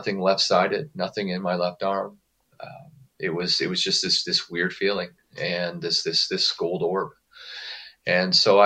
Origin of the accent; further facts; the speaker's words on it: Canada; now in California, United States; Although I'm living in California currently, I am Canadian.